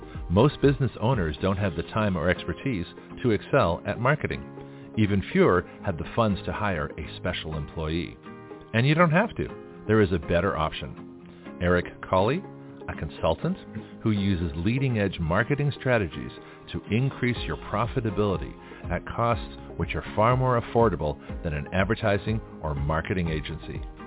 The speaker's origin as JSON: {"language": "English", "town": "Toronto", "region": "Ontario", "country": "Canada", "tie": "born or raised there", "said": "Laura Abalese from Toronto, my hometown, my birthplace, and her birthplace too."}